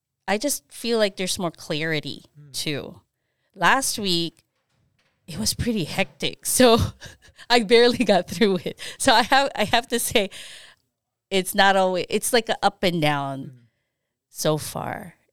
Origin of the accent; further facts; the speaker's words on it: Philippines; I grew up in the Philippines and I went to an all-girls Catholic school ran by nuns in the Philippines.